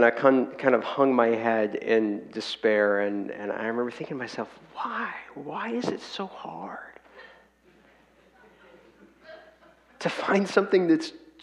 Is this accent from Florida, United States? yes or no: no; Texas, United States; I grew up in Texas my whole life long. And I had never lived outside of the great state of Texas